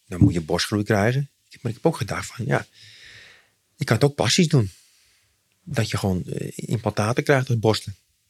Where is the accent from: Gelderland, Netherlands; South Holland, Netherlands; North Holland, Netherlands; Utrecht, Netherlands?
North Holland, Netherlands; Zaandam; born there; Want ik ben geboren in Zaandam.